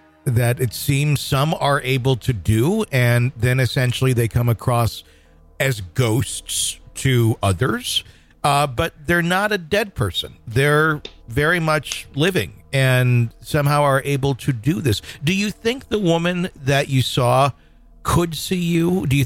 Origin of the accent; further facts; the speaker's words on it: Wisconsin, United States; I grew up in Wisconsin originally.